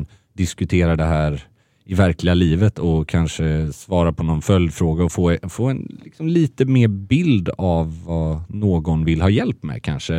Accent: Gothenburg, Västra Götaland County, Sweden; där skäms jag lite att jag som gammal göteborgare inte har haft koll på det här

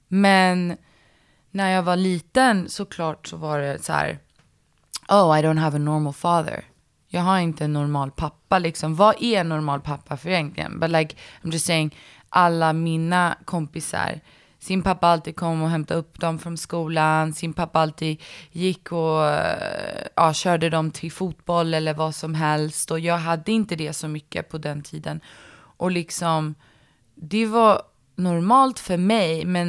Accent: Marbella, Andalusia, Spain; also born or lived in Sweden / London; Exakt, så jag var född i Sverige. Sen flyttade vi faktiskt till London, som inte så många vet. Och jag var där och gick på dagis, kanske 2 år. Och sen flyttade jag till Marbella och började en skola

